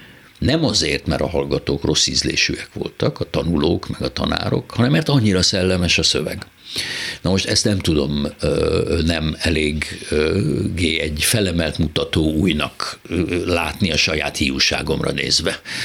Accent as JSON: {"language": "Hungarian", "country": "Hungary", "said": "mint magyar, de legalább olvasni németül tudó színész"}